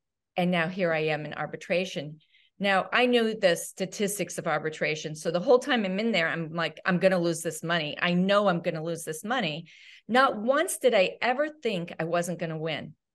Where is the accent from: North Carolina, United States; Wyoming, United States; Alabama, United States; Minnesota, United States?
Wyoming, United States; I grew up out in Wyoming, and I'd walk out to the field and just hold my hands out and the horses would come.